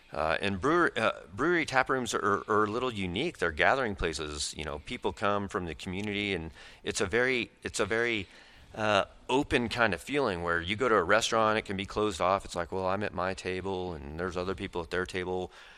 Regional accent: El Paso, Texas, United States; also born or lived in Lubbock / Austin / Houston; now in Dallas, United States; And I'm a Texan. I'm actually a seventh generation Texan if you go through my mom's side. I love Texas. I was born in El Paso. I lived in Lubbock. I lived in Austin and Houston and here in Dallas

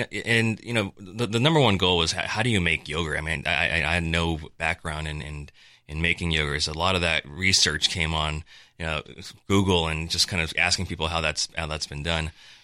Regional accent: California, United States; Well, I grew up and lived in California all my life

